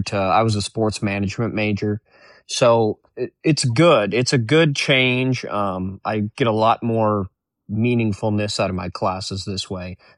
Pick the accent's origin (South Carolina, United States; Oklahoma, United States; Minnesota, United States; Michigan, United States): Minnesota, United States; now in Missouri, United States; You know, I'm from Minnesota, so Missouri was a nice kind of middle ground between Minnesota and Florida.